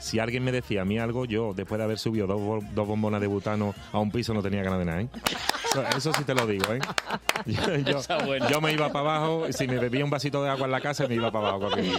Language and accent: Spanish; Utrera, Andalusia, Spain; yo soy de Utrera, que tan buenos artistas ha dado, ¿no? Entonces yo eso lo llevo arraigado, porque mi padre era muy flamenco y me lo ha inculcado desde pequeño.